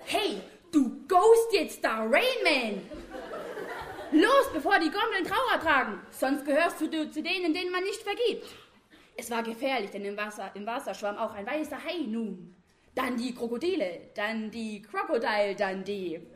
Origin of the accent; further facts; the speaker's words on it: Bavaria, Germany; trotz meines amerikanischen Nachnamens lese ich ein fränkisches Stück vor aus meiner Heimat.